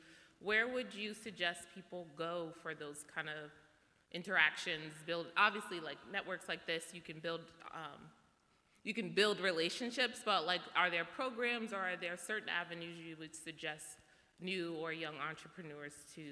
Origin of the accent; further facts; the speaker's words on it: Brooklyn, New York, United States; now in New Jersey, United States; I'm from Brooklyn, but I live in Jersey now.